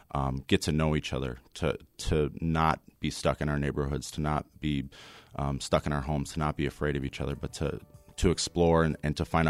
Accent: Dunkirk, New York, United States; also born or lived in Buffalo; So I grew up in Western New York in a small kind of hardscrabble town called Dunkirk, named for the one in France, but with far fewer miracles.

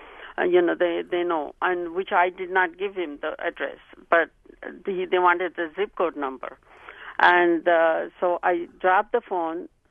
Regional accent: India; now in United States

